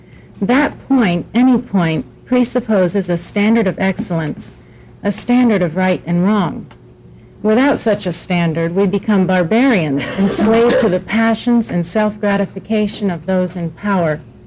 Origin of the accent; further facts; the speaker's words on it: Beaverton, Oregon, United States; I'm from Beaverton.